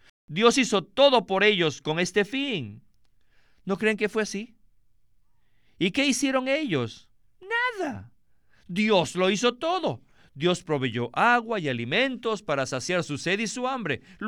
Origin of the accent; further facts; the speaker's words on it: northern China, China; yo soy del norte de la China. Allí el invierno es muy frío y nosotros no teníamos calentadores.